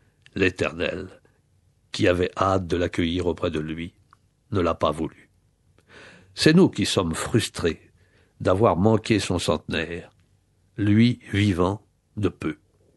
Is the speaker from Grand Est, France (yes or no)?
yes; Metz, Grand Est, France; J'ai été élevé à Metz.